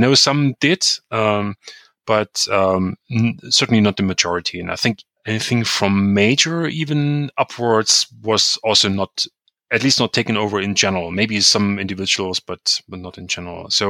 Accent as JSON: {"language": "English", "town": "Chemnitz", "region": "Saxony", "country": "Germany", "tie": "born or raised there", "said": "So I basically had the registration for starting in 1991 at the university in Chemnitz, in my hometown."}